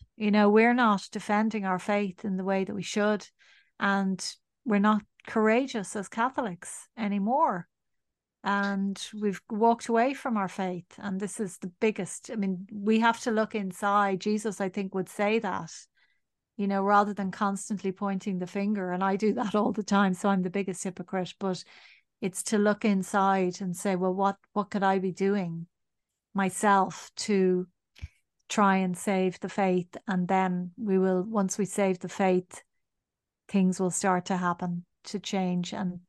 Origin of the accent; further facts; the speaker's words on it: Ireland; But I mean, we as Irish people never have seen ourselves as white. this word is completely inappropriate to us because you cannot be anything but white if you are Irish.